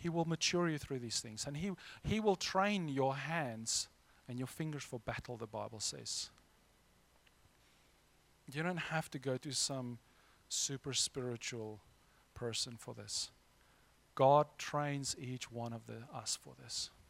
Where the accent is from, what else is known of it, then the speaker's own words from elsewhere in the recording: Free State, South Africa; I grew up with South Sotho's, where I grew up in South Africa in the Eastern Free State. Our local black people there, they were the Basotho's, the South Sotho's. And I actually spoke South Sotho fluently years ago now.